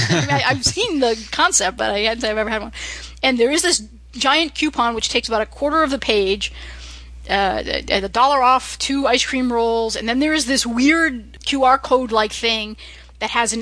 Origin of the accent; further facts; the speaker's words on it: New England, United States; Friendly's Ice Cream, which I grew up with here in New England.